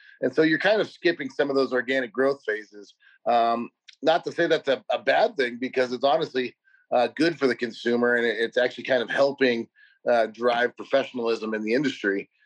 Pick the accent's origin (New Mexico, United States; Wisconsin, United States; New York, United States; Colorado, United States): Colorado, United States; starting in Colorado as my home base and my home state